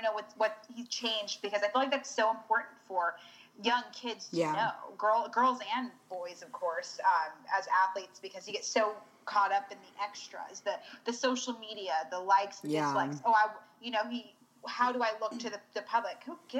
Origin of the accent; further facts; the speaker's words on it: Reno, Nevada, United States; growing up in Reno, I was around AAA, so I was always watching my little babies.